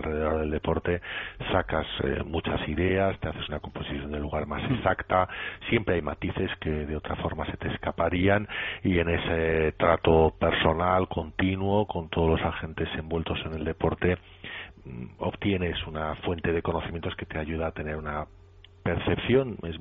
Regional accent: Bilbao, Basque Country, Spain; Soy de Bilbao, soy del Athletic Bilbao

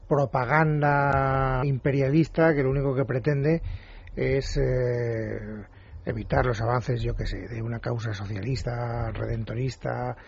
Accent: Spain; en mi país, en España

